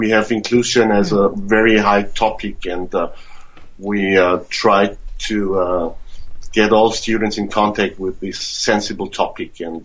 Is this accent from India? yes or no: no; Austria; the Special Olympics, which takes place in Austria, in my home country